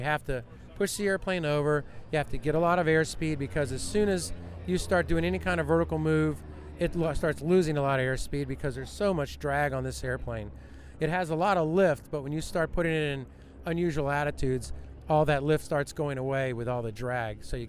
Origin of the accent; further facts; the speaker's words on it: Florida, United States; I'm a cracker. I'm a Florida cracker. I was born and raised in Florida, and I think it's great.